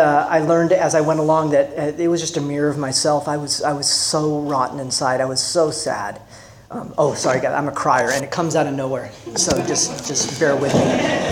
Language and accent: English; New Jersey, United States; born there; I was born in New Jersey, and a lot of people say that's enough reason to be an alcoholic